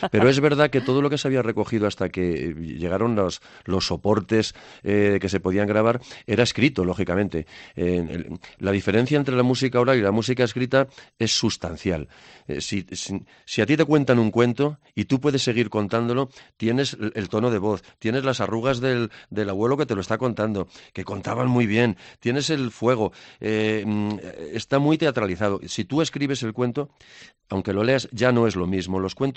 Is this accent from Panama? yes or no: no; Castile and León, Spain; Sí, claro, estábamos pidiendo agua, en mi pueblo hay un pantano y luego nos quejamos de que no llueve.